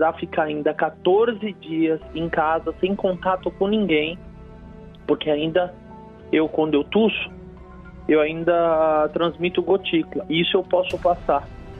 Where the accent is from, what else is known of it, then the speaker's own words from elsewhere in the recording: São Paulo, Brazil; Sim, sou de São Paulo, Zona Norte, aqui de Santana.